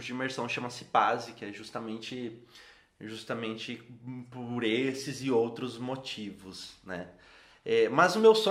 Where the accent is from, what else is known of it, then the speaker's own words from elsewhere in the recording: Dois Vizinhos, Paraná, Brazil; born there; Eu sou nascido no sudoeste do Paraná, nasci em Dois Vizinhos, uma cidade que eu amo, né?